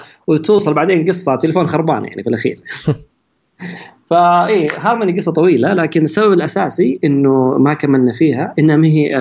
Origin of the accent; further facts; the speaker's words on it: Saudi Arabia; لكن احنا عندنا في السعوديه ثقافه مختلفه